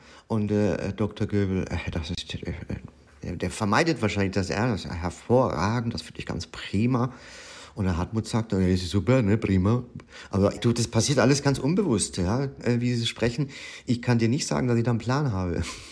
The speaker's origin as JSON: {"language": "German", "town": "Würzburg", "region": "Bavaria", "country": "Germany", "accent": "Franconian", "said": "Aber ich fühle mich ja auch als Würzburger immer noch, aber ich spreche es halt privat nicht"}